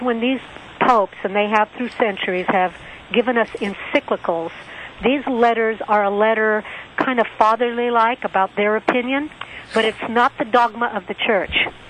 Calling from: California, United States; I'm calling from the Bay Area.

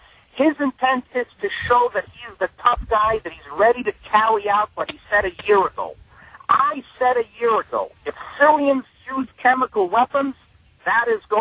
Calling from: New York, United States; Good evening, Michael. I'm calling from New York.

